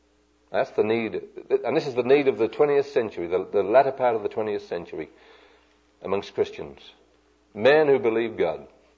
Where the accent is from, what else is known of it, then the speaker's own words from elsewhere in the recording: United Kingdom; fellas I was raised with back in Britain.